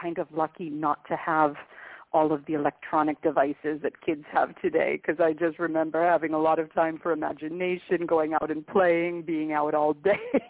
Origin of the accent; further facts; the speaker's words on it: Boston, Massachusetts, United States; also born or lived in Saratoga Springs, New York; I grew up in America, so in the suburbs of Boston. And then when I was in middle school, we moved up to upstate New York, to Saratoga Springs, New York, which is close to Albany and close to the Adirondack Mountains.